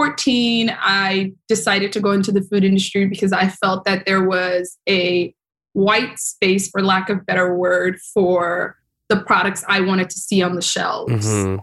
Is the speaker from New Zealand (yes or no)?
no; Kenya; also born or lived in Mogadishu, Somalia / Seattle, United States; now in Brooklyn, United States; I've been here for 18 years, but originally I was born in Mogadishu, raised in Kenya, then later on went to school in Seattle.